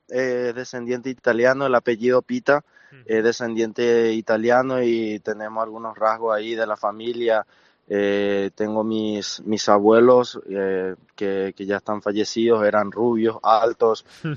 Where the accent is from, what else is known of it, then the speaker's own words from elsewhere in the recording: Paraguay; moved away as an adult; No, vine solo, o sea, cuando vine de Paraguay vine con mi representante, estuvo unos días, Luego ya volví a Paraguay